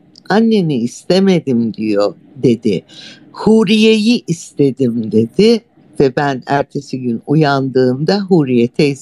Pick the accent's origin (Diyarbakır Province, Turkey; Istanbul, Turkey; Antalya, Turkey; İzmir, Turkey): İzmir, Turkey; Ben İzmirliyim, İzmir Bornova'dayım.